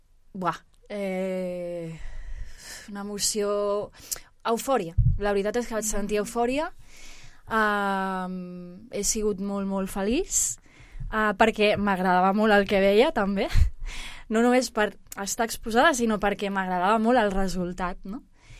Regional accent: Barcelona, Catalonia, Spain; born there; sóc una noia de 31 anys, vaig néixer a Barcelona

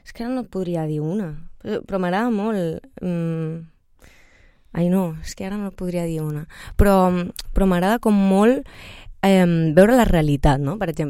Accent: Catalonia, Spain; jo soc catalana.

